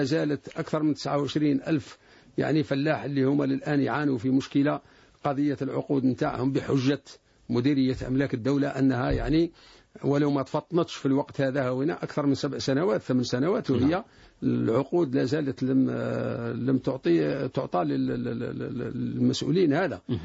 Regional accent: Algeria; لأن وضعنا احنا كجزائريين عندنا وضع خاص

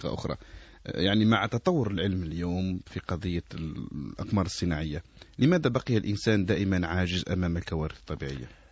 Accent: Algeria; وهل هذه الثقافة اليوم عندنا كجزائريين؟

